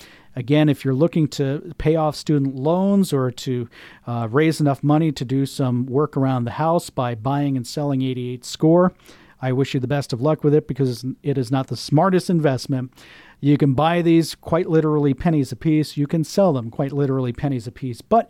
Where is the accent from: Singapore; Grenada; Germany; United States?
United States; Florida; That is, if Hurricane Matthew doesn't screw up things around here in my home state of Florida.